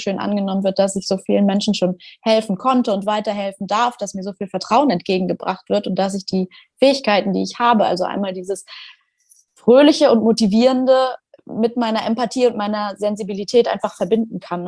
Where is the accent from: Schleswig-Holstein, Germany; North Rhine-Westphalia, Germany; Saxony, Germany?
Schleswig-Holstein, Germany; Ich bin 26, ich komme aus Schleswig-Holstein